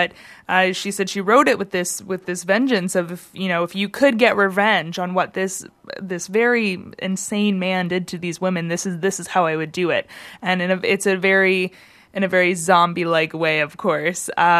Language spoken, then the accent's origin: English; Michigan, United States; I'm originally from the States. I'm from Michigan.